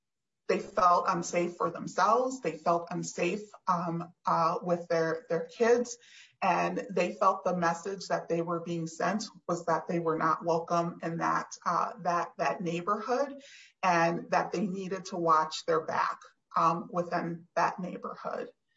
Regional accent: St. Paul, Minnesota, United States; When I was a kid growing up in St. Paul, my parents were close friends with another Black couple from the church that we attended.

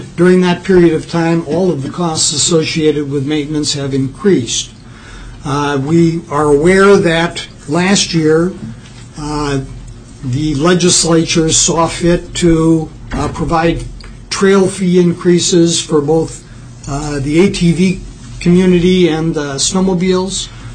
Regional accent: Farming Township, Minnesota, United States; I hail from Farming Township in beautiful Stearns County.

